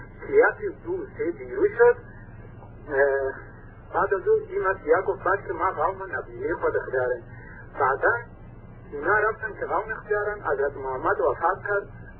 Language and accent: Persian; Afghanistan; و البته ببخشم که من افغانیم